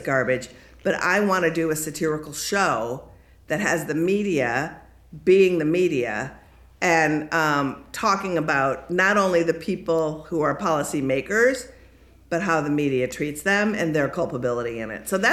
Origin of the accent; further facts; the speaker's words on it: Minnesota, United States; And I instantly felt terrible because I'm from Minnesota.